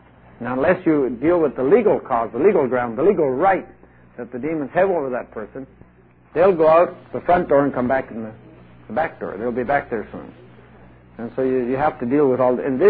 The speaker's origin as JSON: {"language": "English", "country": "Colombia", "tie": "born or raised there", "second_language": "English", "lives_now": "United States", "said": "See, I grew up in Latin America. We were persecuted by the Catholic Church in Colombia."}